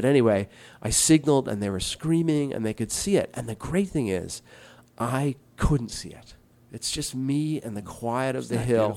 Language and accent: English; New York, United States; And I'm sure a New Yorker, I was born in this island, Manhattan, will say, oh, look, New York's the best place.